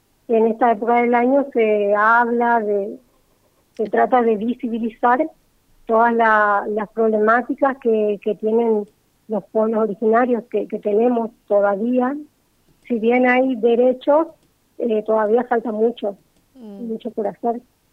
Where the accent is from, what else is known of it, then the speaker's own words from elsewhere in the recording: Resistencia, Chaco, Argentina; Somos acá de Resistencia y venimos haciendo algunas actividades